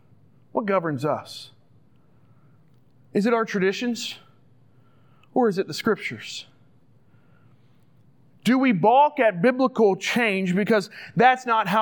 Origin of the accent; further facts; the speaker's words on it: Georgia, United States; Growing up in Georgia, Jeff Foxworthy was a name that I heard often.